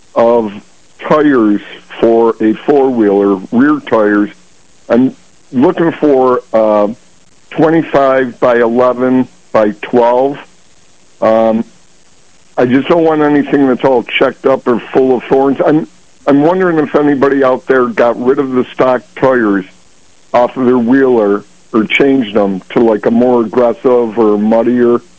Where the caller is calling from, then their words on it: Clarence Center, New York, United States; Akron Clarence Center area, Jimmy.